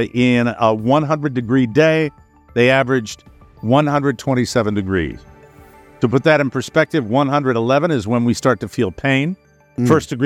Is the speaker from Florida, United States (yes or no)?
yes; Fort Myers, Florida, United States; In my hometown, Fort Myers, Florida.